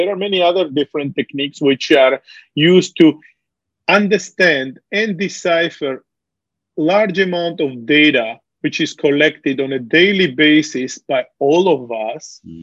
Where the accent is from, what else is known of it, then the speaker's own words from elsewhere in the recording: Georgia; the breakup of the Soviet Union, where I was born and growing up in Georgia.